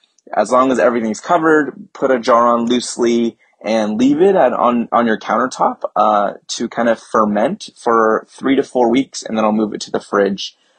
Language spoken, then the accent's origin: English; California, United States; I am from the San Francisco Bay Area.